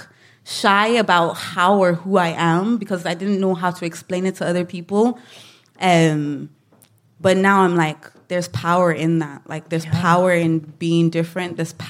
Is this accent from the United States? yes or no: no; Ireland; being Black, being Irish, living in Ireland